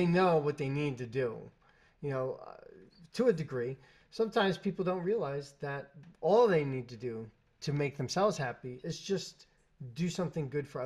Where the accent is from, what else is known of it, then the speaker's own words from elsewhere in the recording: New York, United States; now in New Jersey, United States; still consider myself a New Yorker. That's where I grew up. That's my home.